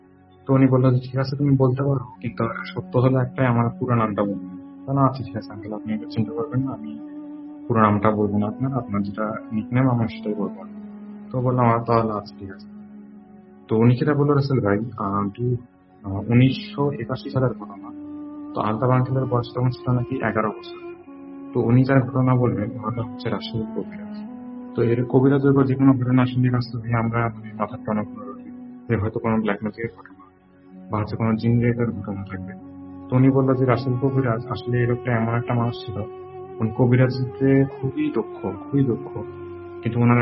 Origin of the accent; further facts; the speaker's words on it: Gaibandha, Rangpur Division, Bangladesh; now in Rajshahi, Bangladesh; বলছি, বর্তমানে এখন রাজশাহীতে থাকি।